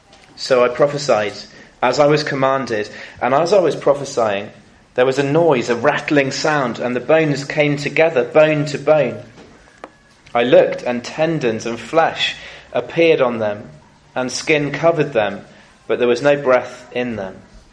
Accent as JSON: {"language": "English", "region": "South West England", "country": "United Kingdom", "tie": "born or raised there", "said": "As I said, I grew up in Cornwall as well."}